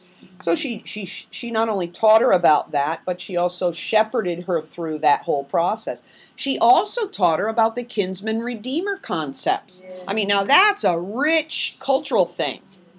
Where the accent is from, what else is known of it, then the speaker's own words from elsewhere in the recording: United States; I mean, as an American, I don't want to be rude.